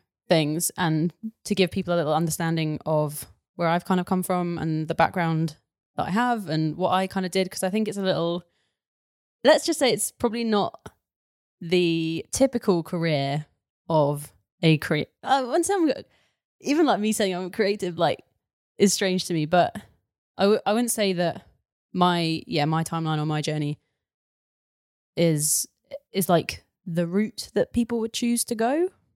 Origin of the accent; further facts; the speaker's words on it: South East England, United Kingdom; So I am originally from Sussex, a small town in Sussex. And I have lived in the same house. My parents have never moved. I lived in the same house my entire life until I went to university.